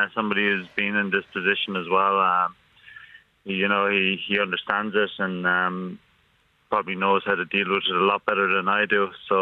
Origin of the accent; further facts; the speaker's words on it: Carrick-on-Suir, Munster, Ireland; Crihana and Carrick, and then went to Cumber College in Carrick also. So I grew up in Ireland, and both my parents are Irish as well. So I'm fully Irish